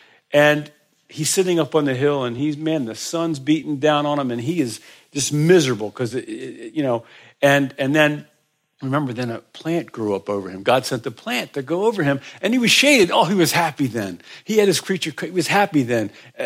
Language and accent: English; Maryland, United States; moved away; Now, I'm from Maryland, okay? I fled the East Coast in 84, okay?